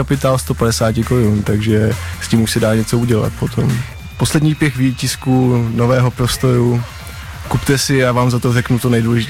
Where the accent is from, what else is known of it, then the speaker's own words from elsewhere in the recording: Moravia, Czechia; now in Prague, Czech Republic; Ne, nejsem z Prahy, já jsem původně z Moravy.